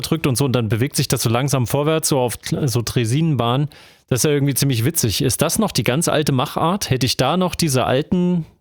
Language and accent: German; East Germany, Germany; DDR-Zeit, da war ich ja Kind.